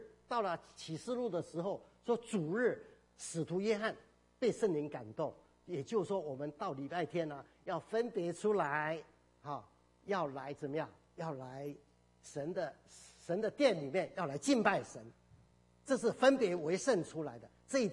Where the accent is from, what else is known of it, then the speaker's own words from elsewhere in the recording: China; 所以我们中国人说时间什么有四季春夏秋冬